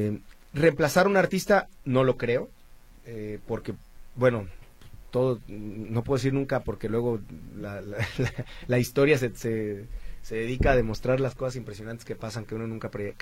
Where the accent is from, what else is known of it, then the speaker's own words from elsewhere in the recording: Guadalajara, Jalisco, Mexico; En mi tierra, en mi perla también.